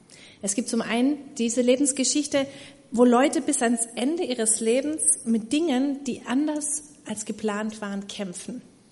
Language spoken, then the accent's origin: German; Baden-Württemberg, Germany; Bin übrigens in Süddeutschland, in der Nähe von Stuttgart aufgewachsen. Und das hört ihr vielleicht ab und zu an meinem noch hörbaren Dialekt.